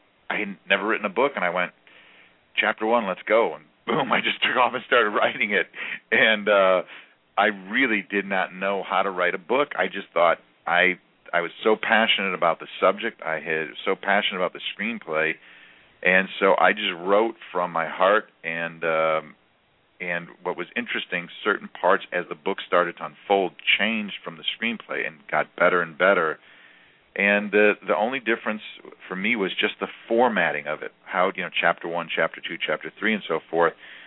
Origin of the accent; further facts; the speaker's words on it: Greece; and I'm Greek, and I had been looking for a Greek wife for years.